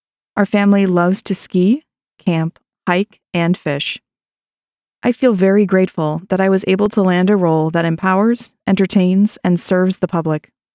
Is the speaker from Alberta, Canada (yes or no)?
yes; Calgary, Alberta, Canada; I was born and raised in Calgary, Canada